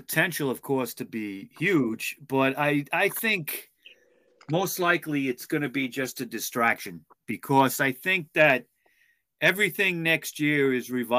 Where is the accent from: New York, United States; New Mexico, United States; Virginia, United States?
New York, United States; Queens; I mean, look, the guy's from Queens. I'm from Queens. I relate to that.